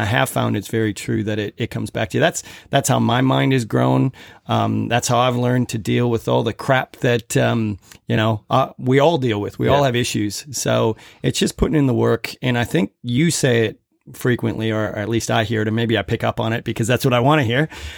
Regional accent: Minnesota, United States; You can probably tell from my accent, I am from the States. So I'm from Minnesota.

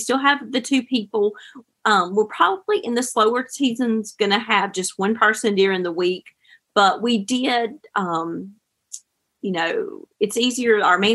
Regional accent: North Carolina, United States; We're originally from Wilkes County, so we're not far at all from Boone from there.

